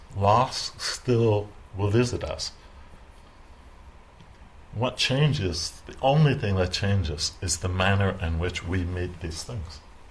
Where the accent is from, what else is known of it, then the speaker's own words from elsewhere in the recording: Northeast, United States; And I'm from the Northeast. And so I was in a hospital in New York City.